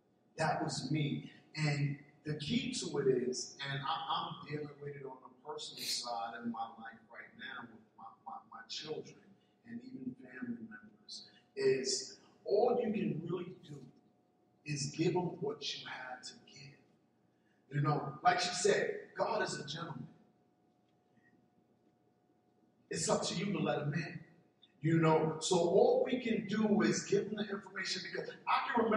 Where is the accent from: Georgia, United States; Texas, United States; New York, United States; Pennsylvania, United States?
New York, United States; Brooklyn; We're from Brooklyn. So we know what it's like, you know, and I come from the projects, you come from that same area, you know, so we're from that hood. But I grew up in the 70s